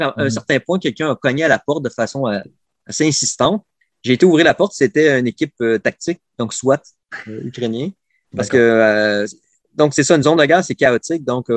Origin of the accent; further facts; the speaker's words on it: Canada; j'ai pu leur expliquer que j'étais du Canada, j'avais un passeport.